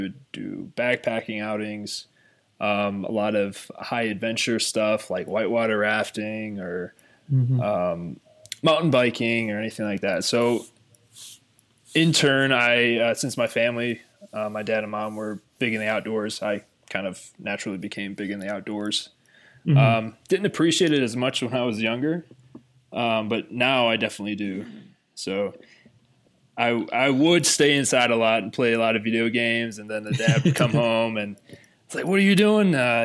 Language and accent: English; Sagamore Hills, Ohio, United States; I grew up not too far from Cleveland here, 20 minutes south in a town called Sagamore Hills, Ohio. It's nothing out of this world. It's just a small suburban town. And yeah, I grew up down there.